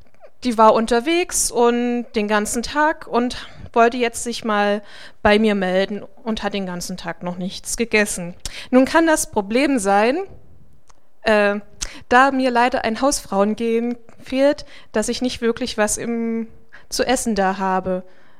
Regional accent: Dresden, Saxony, Germany; also born or lived in Marburg; now in Oer-Erkenschwick, Germany; Ursprünglich komme ich aus Dresden. Dann war ich hier 4 Jahre in Marburg am Bibelseminar und in dieser Gemeinde. Und jetzt bin ich in dem tollen Ort Oer-Erkenschwick.

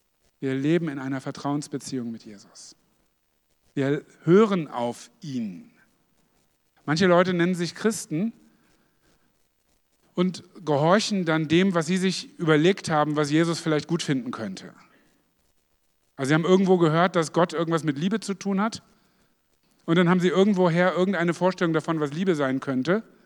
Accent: Hanover, Lower Saxony, Germany; ich komme aus Hannover ursprünglich, spreche Hochdeutsch gelernt, obwohl mein Vater Sachse ist.

